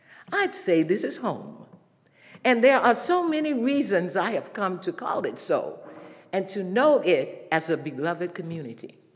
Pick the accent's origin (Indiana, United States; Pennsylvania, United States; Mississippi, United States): Mississippi, United States; Laurel; It was remembering the segregated South in which I grew up in Laura, Mississippi, and the role my family played in the civil rights movement.